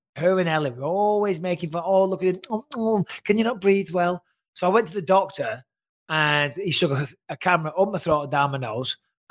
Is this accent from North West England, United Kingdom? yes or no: yes; North West England, United Kingdom; because I'm not from Manchester, but I'm from just outside of Manchester.